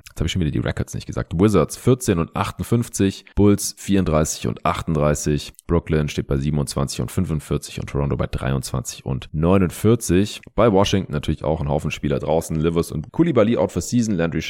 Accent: Stuttgart, Baden-Württemberg, Germany; wenn ich dann in Stuttgart bin, in meiner alten Heimat

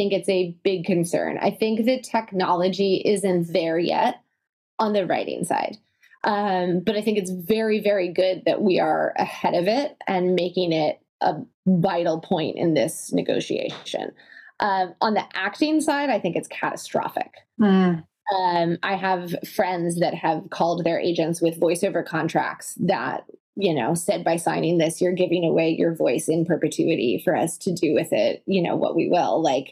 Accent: Italy; also born or lived in United States; I grew up in Italy, half here and half in the States.

